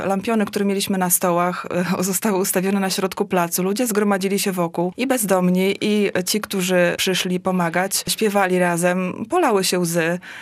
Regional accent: Sopot, Pomeranian Voivodeship, Poland; ponieważ sama wychowałam się w Sopocie

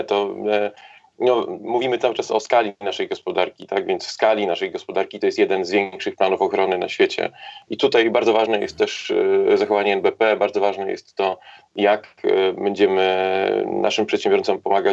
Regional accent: Gdynia, Pomeranian Voivodeship, Poland; I jako gdynianin ja to mówię z pełną odpowiedzialnością

